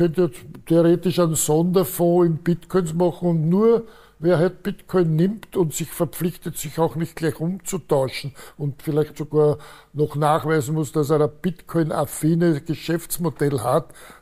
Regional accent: Austria; wir als Österreicher sind nicht gut beraten. Also, da bin ich also eher ein Austro, darf man das überhaupt noch sagen, ein Austropatriot.

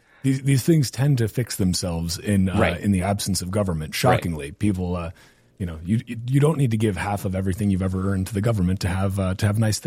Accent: United States; for me, at least, like as an American, when I hear insurance, the first thing I think of is health insurance

